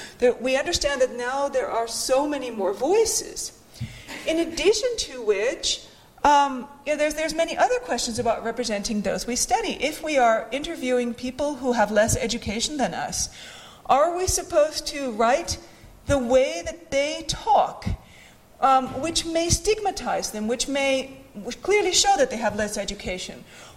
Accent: United States; now in Finland; whereas I came from the United States, and drinking alcohol was not a big deal there.

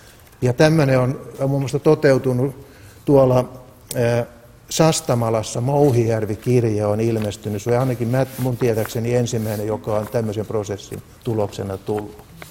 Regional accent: Tampere, Pirkanmaa, Finland; koska mä olen Tampereelta

